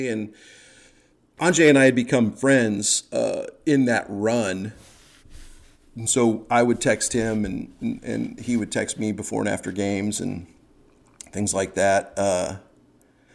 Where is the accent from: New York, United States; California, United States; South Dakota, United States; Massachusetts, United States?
California, United States; Los Angeles; and then a fan of the Kings, my hometown. I lived in L.A. for 20-whatever years